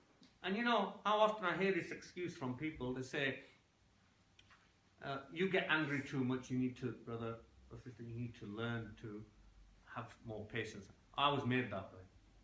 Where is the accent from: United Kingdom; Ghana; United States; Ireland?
United Kingdom; Yorkshire and the Humber; being a Yorkshire lad, and Yorkshire lads also swear like other lads do, left, right and centre